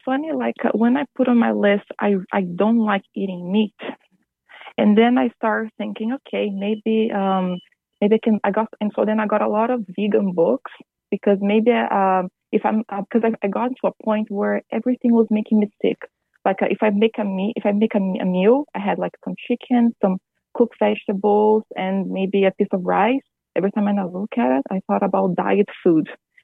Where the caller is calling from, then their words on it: Vancouver, British Columbia, Canada; I'm calling from Vancouver, Canada.